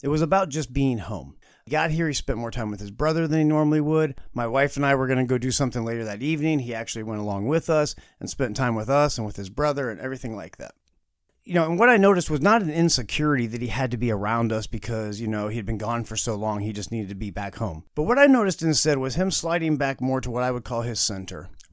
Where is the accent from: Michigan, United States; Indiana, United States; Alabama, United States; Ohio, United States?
Indiana, United States; Indianapolis; I grew up in Indianapolis. It's been a long time since I lived in Indianapolis. But for me, for a long time, that was home base.